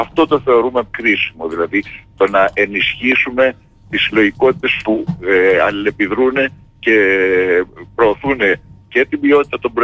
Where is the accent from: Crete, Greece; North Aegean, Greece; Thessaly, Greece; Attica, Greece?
Crete, Greece; Chania; ειδικά Χανιώτης που, είμαι, που η καταγωγή μου είναι από τα Χανιά